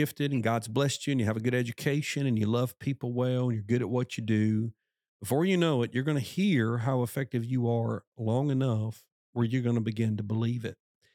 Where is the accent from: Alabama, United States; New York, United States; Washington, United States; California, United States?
Alabama, United States; a very large church in my home state of Alabama was looking for some guys to join the teaching team.